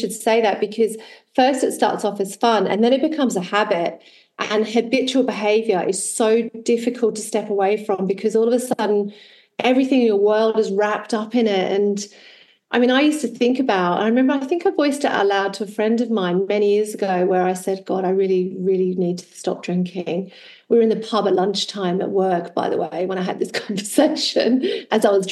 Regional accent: Australia; accent: Australian; moved away; I grew up in Australia, as you can tell from my accent, and I'm a dual citizen, so I tend to choose to live in this country because I really love it. It's in Europe

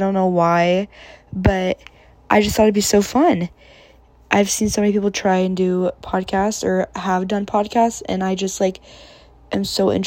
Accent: California, United States; now in Arizona, United States; I'm from California. Again, I go to school in Arizona.

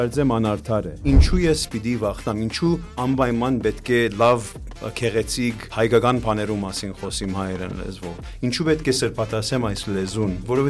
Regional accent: Canada; Այո, ես Կանադա ծնած մեծած դղայ եմ, կանադացի եմ

